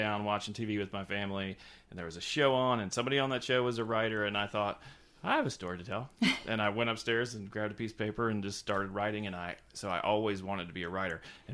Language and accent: English; Wilmington Island, Georgia, United States; But I didn't grow up downtown. I grew up on Wilmington Island, which was, you know, just outside, probably 20 minutes from downtown, and in the most idyllic setting imaginable. You know, we lived on the Wilmington River.